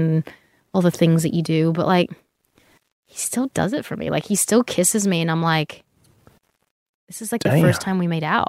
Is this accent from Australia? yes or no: yes; Australia; accent: Australian; now in United States; Because my Australian accent kept coming out, and so I just decided to speak in an American accent, and then my tongue placement went wrong, remember?